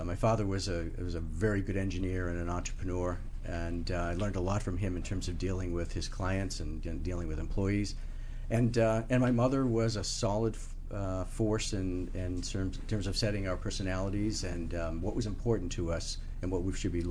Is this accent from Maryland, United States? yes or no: no; Boston, Massachusetts, United States; I grew up in the Boston area.